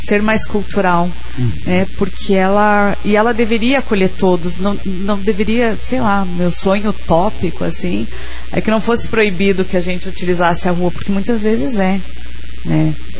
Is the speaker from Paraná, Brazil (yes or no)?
yes; Francisco Beltrão, Paraná, Brazil; eu sou de Francisco Beltrão, também não é tão pequeno nem nada.